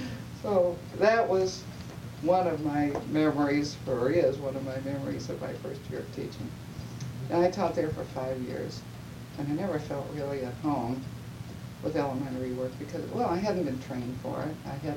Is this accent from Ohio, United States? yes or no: yes; Youngstown, Ohio, United States; I was born in Youngstown. My father was a doctor, general practitioner in town.